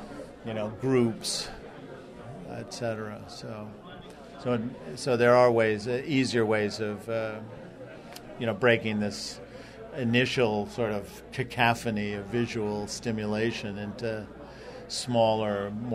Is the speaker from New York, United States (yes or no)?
yes; Long Island, New York, United States; moved away as an adult; also born or lived in Phoenix / California / Chicago / Nova Scotia; I was born in New York City. I grew up until I was 18 on Long Island. But I've lived in Phoenix. I've lived in California. I've lived in Chicago. I've lived in Nova Scotia.